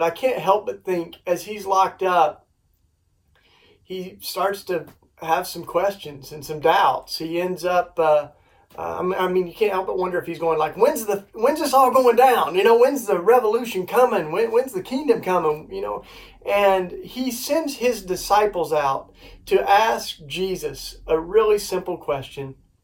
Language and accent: English; Tennessee, United States; the church that I grew up in, I grew up down in the Bible Belt in East Tennessee